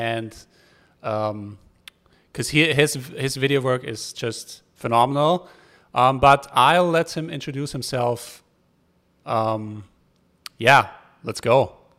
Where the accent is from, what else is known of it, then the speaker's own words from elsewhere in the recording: Munich, Bavaria, Germany; he's actually from the same city that I'm from Munich.